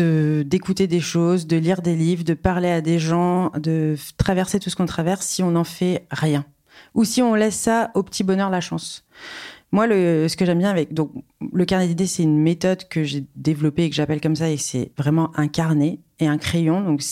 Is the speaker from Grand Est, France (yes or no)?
yes; Reims, Grand Est, France; born there; je suis née à Reims, si vous voulez tout savoir